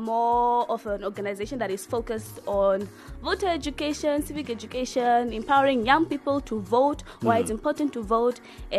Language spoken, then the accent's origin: English; Walvis Bay, Erongo, Namibia; I am originally from Wolfish Bay.